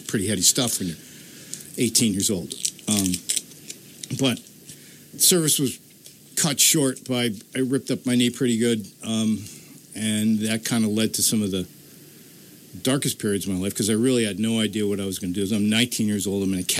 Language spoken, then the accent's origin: English; Schenectady, New York, United States; I grew up in South Schenectady